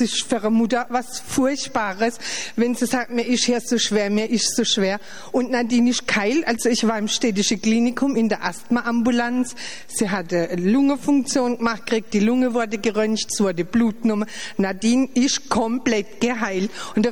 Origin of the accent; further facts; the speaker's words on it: Karlsruhe, Baden-Württemberg, Germany; ich komme aus Karlsruhe